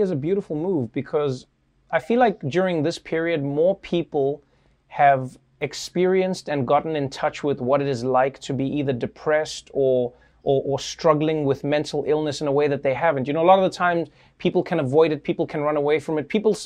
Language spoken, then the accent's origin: English; South Africa; I grew up in South Africa. I grew up in a family where, for the most part